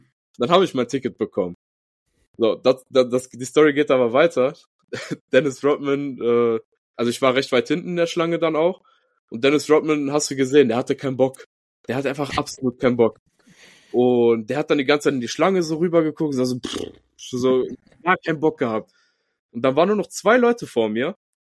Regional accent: Greece; German is a second language; now in Germany; ich als Grieche

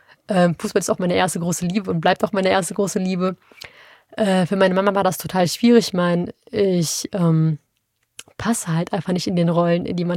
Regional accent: Duisburg, North Rhine-Westphalia, Germany; ja, ich komme aus Marxloh

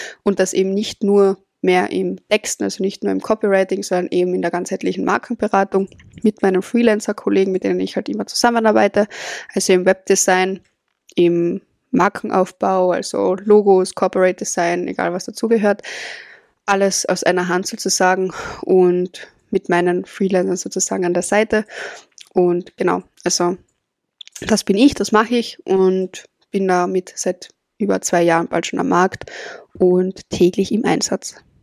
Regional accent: Austria; ich komme aus Österreich, bin 24 Jahre

